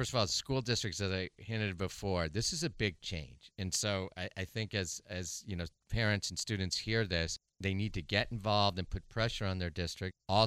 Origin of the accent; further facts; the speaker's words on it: San Mateo, California, United States; when I was in the public schools growing up in San Mateo